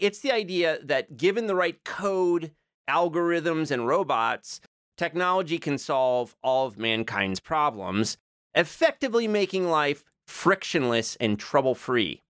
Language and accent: English; Joliet, Illinois, United States; my hometown of Joliet, Illinois